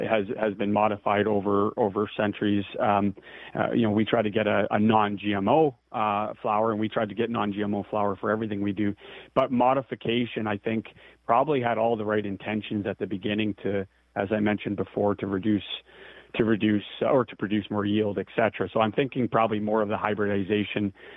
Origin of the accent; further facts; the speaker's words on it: Scotland, United Kingdom; Scones is, as a Scottish man myself, my wife has to find a way to make scones out of our wild yeast process.